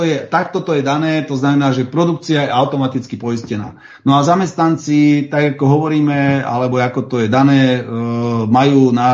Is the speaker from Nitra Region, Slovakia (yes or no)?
yes; Veľké Zálužie, Nitra Region, Slovakia; Ja som z Veľkého Zálužia